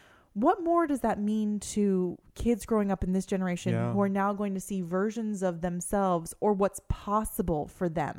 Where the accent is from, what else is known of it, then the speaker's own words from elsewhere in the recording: Pennsylvania, United States; I remember when I was a really little girl growing up in Pennsylvania